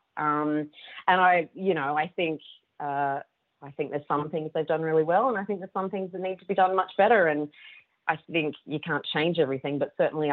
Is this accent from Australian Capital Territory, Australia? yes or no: no; Queanbeyan, New South Wales, Australia; Born and bred in Queanbeyan, just outside of Canberra.